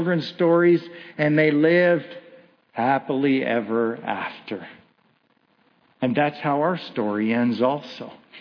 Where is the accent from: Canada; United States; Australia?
Canada; Kitchener, Ontario; And so we grew up there in Kitchener, Ontario.